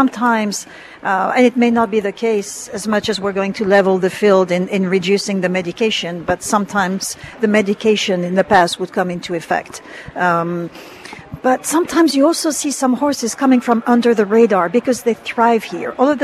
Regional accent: Deauville, Normandy, France; English is a second language; moved away as an adult; now in United States; I come from Deauville, France, which is Lexington's sister city. And I was very fortunate after high school. I was offered the opportunity to come to the States to study at the University of Kentucky.

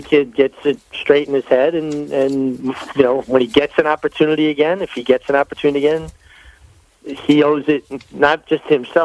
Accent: Brooklyn, New York, United States; growing up in Brooklyn, you didn't think Kentucky Derby. You thought Toboggan, Gravesend. Those are the races that I grew up

